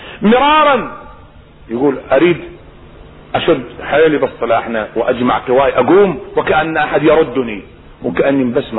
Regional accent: Najaf, Najaf Governorate, Iraq; الشاب شبهته بشاب كان عندنا في النجف

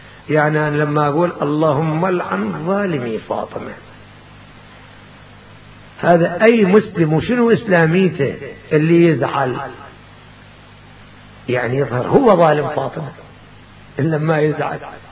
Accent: Kufa, Najaf Governorate, Iraq; والكوفة نعم بلدتنا نحبها.

